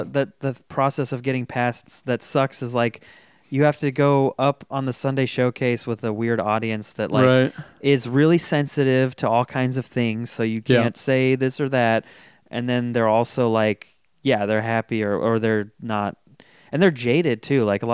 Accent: Folsom, California, United States; Well, I grew up in Folsom in a bubble.

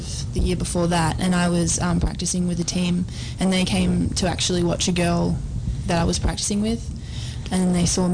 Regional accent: Melbourne, Victoria, Australia; I'm from Melbourne, so I'm from where Funda lives as well. We live about 20 minutes away from each other at home.

